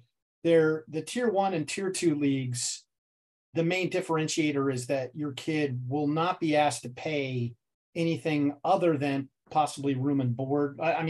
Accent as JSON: {"language": "English", "region": "California", "country": "United States", "said": "And we're from California, so it's geographically closer for our kids than a lot of these other things."}